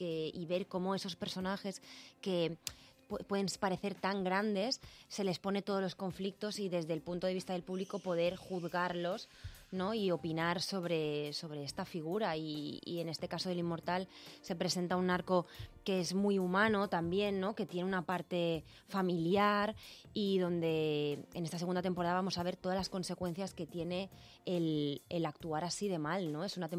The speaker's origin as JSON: {"language": "Spanish", "region": "Castilla-La Mancha", "country": "Spain", "said": "Es verdad que vengo de Castilla-La Mancha y ahí hay mucho rubio con ojos azules también"}